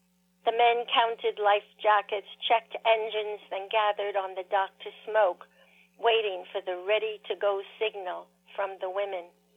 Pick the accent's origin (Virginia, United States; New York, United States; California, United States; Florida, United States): New York, United States; I grew up on the South Shore, which has a lot of clamming, but I ended up on the North Shore, and it does have clamming, a little bit less clamming, but the harbor I live close to, Mount Sinai Harbor